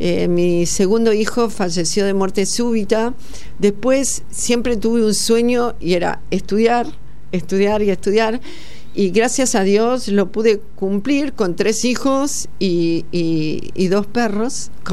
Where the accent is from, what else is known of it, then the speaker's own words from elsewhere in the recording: Córdoba, Argentina; es cordobesa como yo.